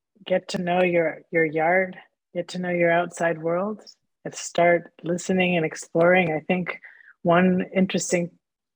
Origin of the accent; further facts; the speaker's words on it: Costa Rica; Yeah, so I'm from Costa Rica. And I know that many people have been down there on trips. And it's hard to grow up in Costa Rica and not have an interest in biodiversity.